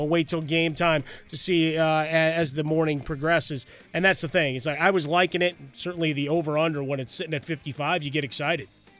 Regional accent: Chicago, Illinois, United States; So growing up in Chicago. I mean, I got the Bears and then whatever the other game was

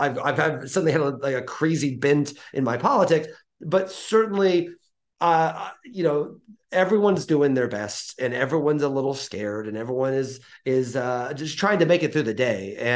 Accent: Illinois, United States; also born or lived in New York; now in Athens, United States; And I love Athens, but I'm also an outsider to Athens. I'm from Illinois. I lived in New York for 13 years.

